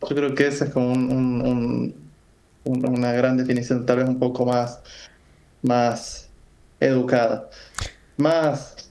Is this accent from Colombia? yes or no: no; San Luis, Argentina; also born or lived in Córdoba; yo nací en Córdoba, pero de muy chico me vine a vivir a San Luis.